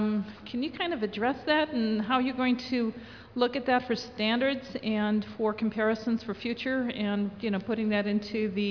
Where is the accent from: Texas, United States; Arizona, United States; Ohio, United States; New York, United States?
Arizona, United States; I'm from Arizona.